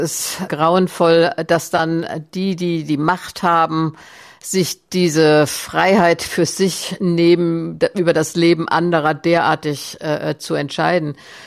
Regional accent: Germany; ich werde nicht für Ukrainer entscheiden, sondern ich entscheide ja als Deutsche meine Position.

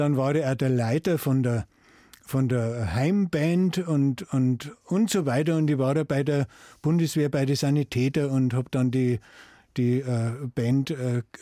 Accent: Welchenberg, Bavaria, Germany; Und seitdem bin ich in Welchenberg aufgewachsen.

